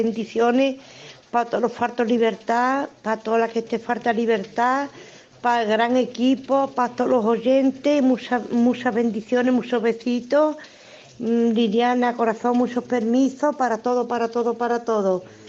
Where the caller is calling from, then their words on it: Utrera, Andalusia, Spain; de Utrera